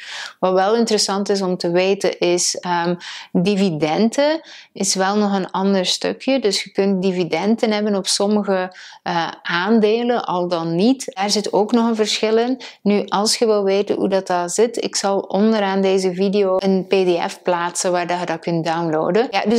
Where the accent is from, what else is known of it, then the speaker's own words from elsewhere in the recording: Belgium; Maar ik kan u wel inkijk geven op basis van wat ik doe als Belg. Dus dit geldt niet voor Nederlanders die eventueel kijken